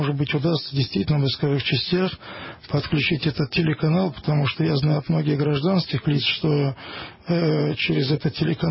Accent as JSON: {"language": "Russian", "region": "Moscow Oblast", "country": "Russia", "tie": "born there", "said": "И хотя я родился в Пушкинском районе, но вот именно ту часть северную мало знал."}